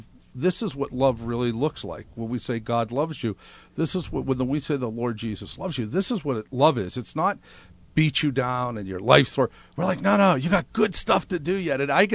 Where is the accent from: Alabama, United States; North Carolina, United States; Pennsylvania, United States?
Pennsylvania, United States; Pittsburgh; also born or lived in New York; I'm from Pittsburgh, Pennsylvania, upstate New York.